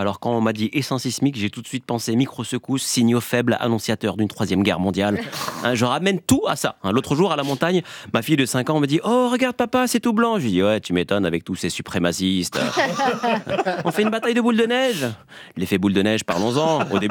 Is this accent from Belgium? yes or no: no; Morocco; Les essences sismiques, j'ai connu quand j'étais petit au Maroc.